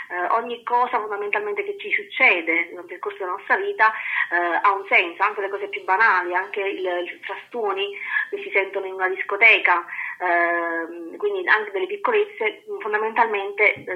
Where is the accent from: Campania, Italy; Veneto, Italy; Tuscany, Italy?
Campania, Italy; Piano di Sorrento; also born or lived in Naples; Io sono della penisola sorrentina, di Piano di Sorrento. Sono originaria di Napoli, però vivo già da un po' di anni in penisola, da quando ero piccolina.